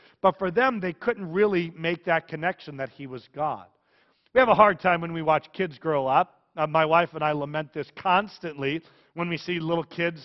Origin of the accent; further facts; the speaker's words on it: Vacaville, California, United States; My hometown is Vacaville, California. It's Cowtown in translation. And there is a church, Bethany Lutheran Church, that I grew up with.